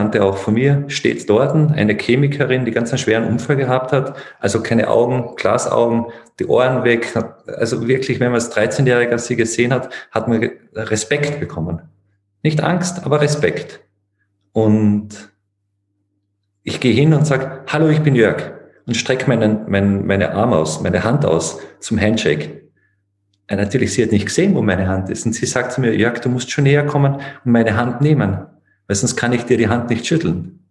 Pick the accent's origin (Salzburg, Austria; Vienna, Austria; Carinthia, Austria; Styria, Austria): Carinthia, Austria; ich bin ein Kärntner. Ich denke, dass die Leute, die sich in Österreich auskennen, die hören das ein bisschen, südlicher Teil von Österreich.